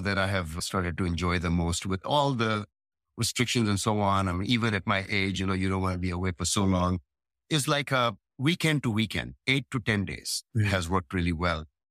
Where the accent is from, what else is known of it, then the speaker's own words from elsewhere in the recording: Pakistan; moved away as an adult; also born or lived in India; now in United States; I was born in India, you know, and then my family had moved to Pakistan. I was a Pakistani citizen until I was, mm-hmm. I don't know, in my mid-20s or so. And then I became an American citizen.